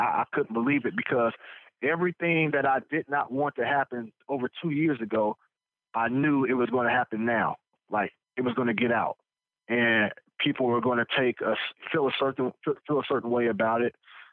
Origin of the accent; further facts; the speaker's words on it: California, United States; I'm from California. I don't know anything about the Max Railroad line.